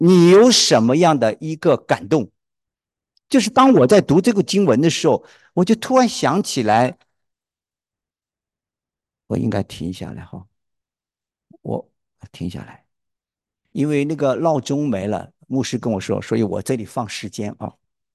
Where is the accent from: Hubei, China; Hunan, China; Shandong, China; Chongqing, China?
Hunan, China; 我是湖南人，湖南读牛奶怎么读？